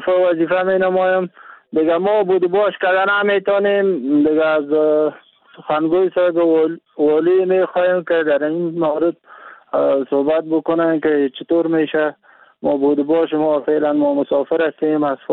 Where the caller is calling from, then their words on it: Kunduz, Afghanistan; بله از قندوز هستم. از منطقه آلچین هستم سر.